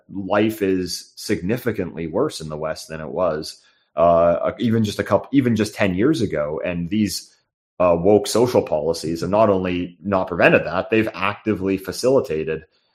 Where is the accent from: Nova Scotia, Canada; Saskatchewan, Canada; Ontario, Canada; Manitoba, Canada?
Ontario, Canada; Toronto; I'm from Toronto, which is arguably the most libtarded, crazy, progressive, leftist city in the Western world.